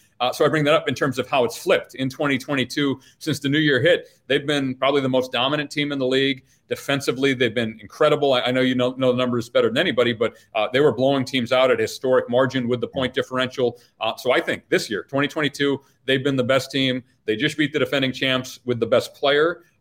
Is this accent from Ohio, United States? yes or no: no; Boston, Massachusetts, United States; And I grew up in the Boston area, Matt.